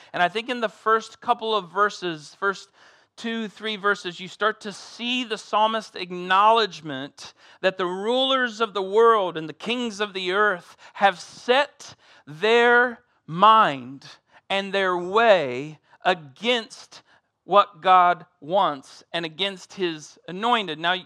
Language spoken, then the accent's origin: English; Ohio, United States; accent: Southern Ohio; The Southern Ohio language coming out there just a little bit. You'd think I was from Southern Alabama. Turns out, Midwest.